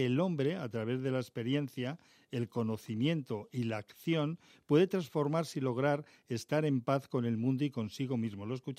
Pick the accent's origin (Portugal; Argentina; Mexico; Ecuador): Portugal; Spanish is a second language; Digo que soy europeo, ¿no? Pero primero portugués, ¿no?